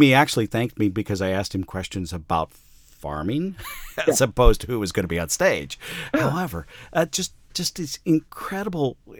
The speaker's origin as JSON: {"language": "English", "region": "Illinois", "country": "United States", "tie": "born or raised there", "said": "I think of growing up in Logan County, Illinois, on the farm"}